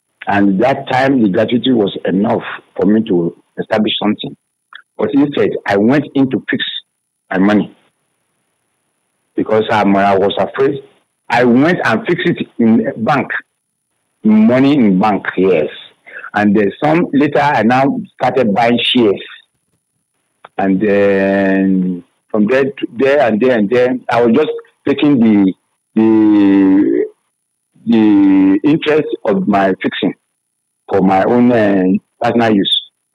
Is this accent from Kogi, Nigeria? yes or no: yes; Kabba, Kogi, Nigeria; moved away as an adult; also born or lived in Kaduna; I am from Kaba in Kogi State. Born in 1954 for a family of … And I grew up in Kaba.